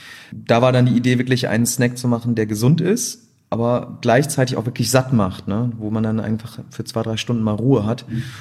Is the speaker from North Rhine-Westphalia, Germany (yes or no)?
yes; Gelsenkirchen, North Rhine-Westphalia, Germany; born or raised there; also born or lived in Düsseldorf; now in Cologne, Germany